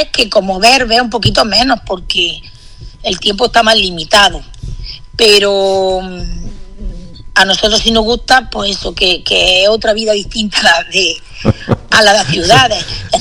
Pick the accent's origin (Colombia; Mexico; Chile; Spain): Spain; Lubrín, Andalusia; born there; Yo nací en Lubrín.